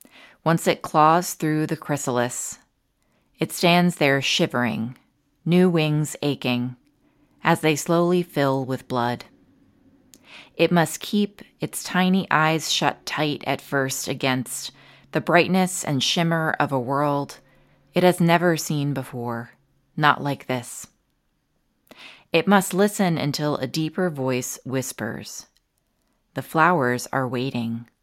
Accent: Durham, New Hampshire, United States; from Durham, New Hampshire, and I'm so glad to join the community readers for this episode

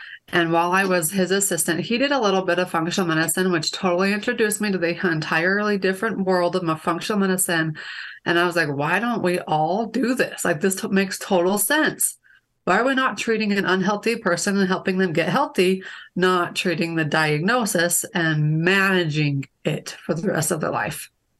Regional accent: Utah, United States; Yeah, so I grew up in Utah.

